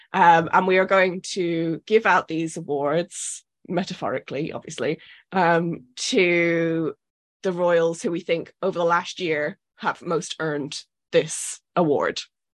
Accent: United Kingdom; because I'm very British and very repressed

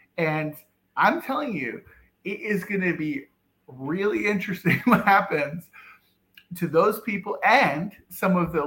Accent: Pennsylvania, United States; but I come from Pennsylvania, it's sort of a very traditional like Democrat versus Republican state.

